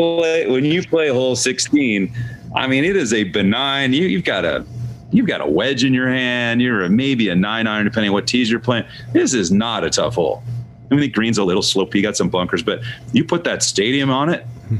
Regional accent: Seattle, Washington, United States; I'm kind of all over. I'm from Seattle

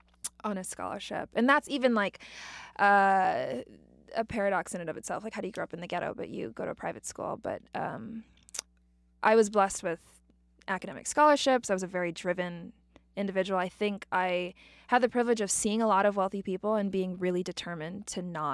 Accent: Hawaii, United States; So I am Hawaiian the way that people are Americans.

